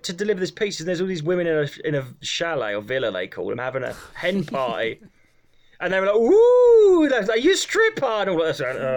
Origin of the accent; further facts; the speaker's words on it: Brandon, East of England, United Kingdom; Yeah, I grew up in Brandon, which was like about 3 miles away